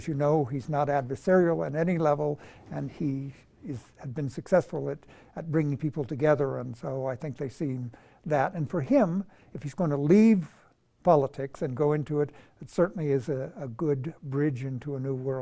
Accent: Nevada, United States; So as a Nevadan, I was disappointed to lose him in the political situation

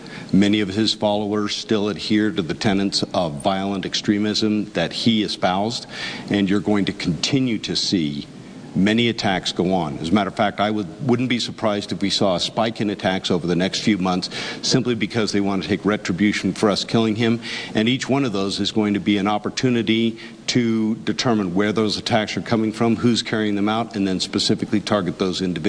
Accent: Carson City, Nevada, United States; Well, I grew up in Carson High School, graduated from Carson High, went off to the Naval Academy, and then served 26 years in the Navy.

